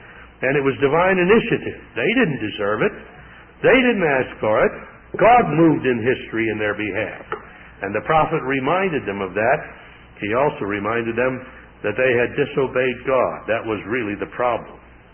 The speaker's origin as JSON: {"language": "English", "region": "Midwest", "country": "United States", "tie": "born or raised there", "said": "I grew up in the Midwest. I think, for example, I live in the state of Iowa, and our loamy soil with its rich topsoil, we're spoiled."}